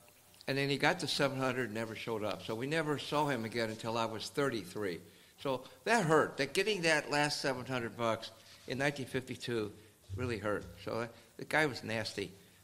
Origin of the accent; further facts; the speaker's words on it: New York City, New York, United States; I was born in New York City, grew up to Shanghainese dad, Ning Bo to be exact